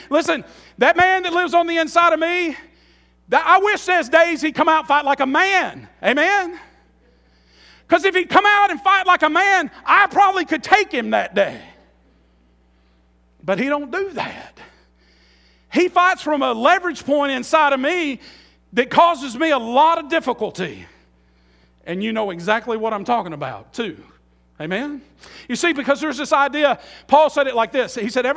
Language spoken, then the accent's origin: English; Selma, Alabama, United States; born there; I was born in Selma, Alabama, and I lived all over the world.